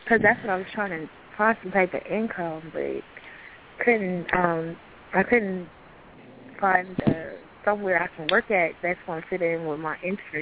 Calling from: Atlanta, Georgia, United States; I'm calling from Atlanta.

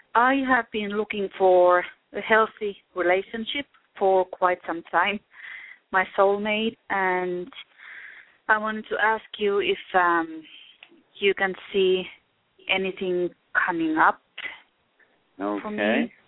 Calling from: Virginia Beach, Virginia, United States; I'm calling from Virginia Beach.

